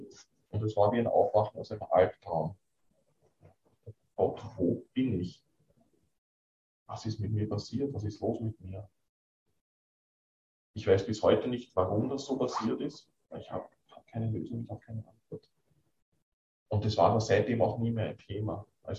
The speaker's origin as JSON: {"language": "German", "region": "Vienna", "country": "Austria", "moved": "yes", "said": "Dann sind wir übersiedelt, sind wieder die ganzen Beziehungen zerbrochen, wieder neu anfangen. Als Wiener in der Steiermark überhaupt nicht einfach."}